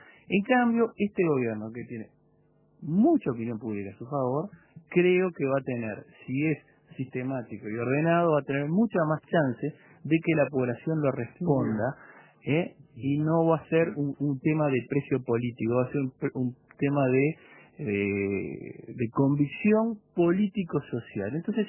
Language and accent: Spanish; Uruguay; Yo tengo una visión más optimista de los uruguayos, creo que le falta información, claro. Que estamos llenos de prejuicios.